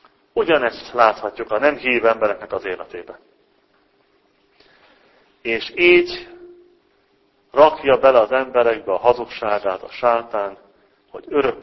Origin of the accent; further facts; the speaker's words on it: Debrecen, Hajdú-Bihar, Hungary; debreceni vagyok, hát még ilyet nem hallottam